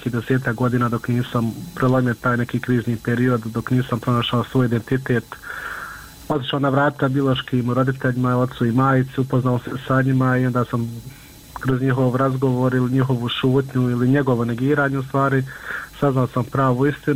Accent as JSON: {"language": "Bosnian", "country": "Bosnia & Herzegovina", "said": "ako smo imali lične karte kod nas u Bosni, bili smo nevidljivi od sistema, od zajednice"}